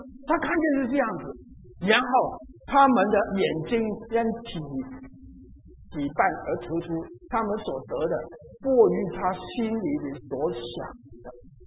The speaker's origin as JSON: {"language": "Chinese", "region": "Guangdong", "country": "China", "said": "我们广东人有一个句话，我讲出来好了"}